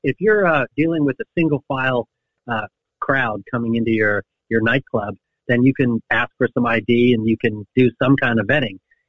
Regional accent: United States; it's kind of embarrassing for me as an American to see these guys crossing over into our country

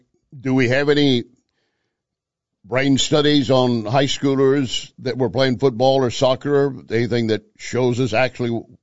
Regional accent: Texas, United States; And I grew up in Texas, and that is a sport.

